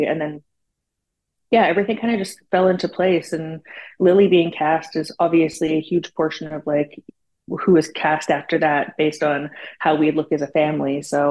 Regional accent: Canada; I'm from Canada, so I'm not terribly far away.

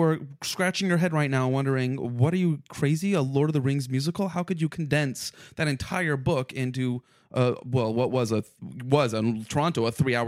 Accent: Elmira, New York, United States; And I grew up in Elmira, New York. I mean, come on.

